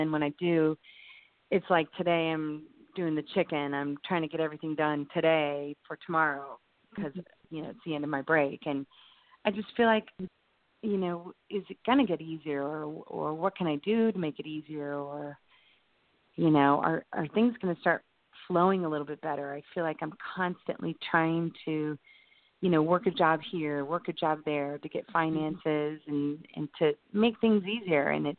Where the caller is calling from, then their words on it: Indianapolis, Indiana, United States; I'm calling from Indianapolis.